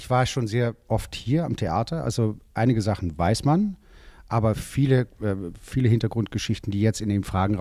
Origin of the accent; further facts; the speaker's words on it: Netherlands; German is a second language; Man hört das Holländische immer natürlich als Holländer sofort raus